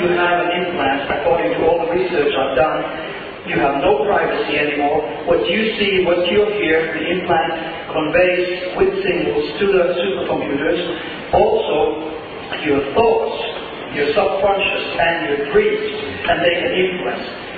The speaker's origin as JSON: {"language": "English", "country": "Finland", "said": "In my mind, I come from Finland"}